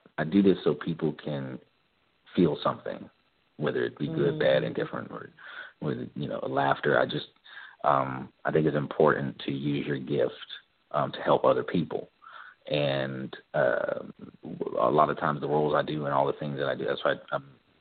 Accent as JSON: {"language": "English", "region": "the South", "country": "United States", "said": "I mean, I'm from the South."}